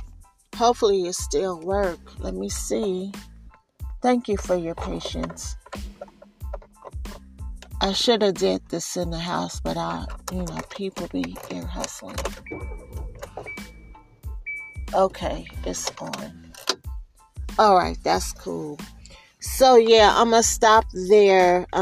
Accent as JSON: {"language": "English", "town": "Oakland", "region": "California", "country": "United States", "tie": "born or raised there", "said": "And it's my personal journey growing up in Oakland, as you all may know."}